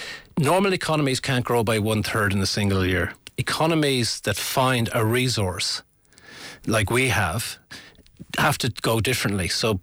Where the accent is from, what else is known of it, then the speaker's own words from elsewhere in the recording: Ireland; as Irish people, we may be looking at the chaos that is their leadership there.